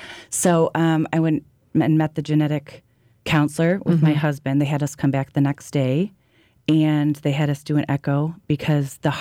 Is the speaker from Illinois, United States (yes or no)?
yes; Arlington Heights, Illinois, United States; I grew up in the suburbs of Chicago.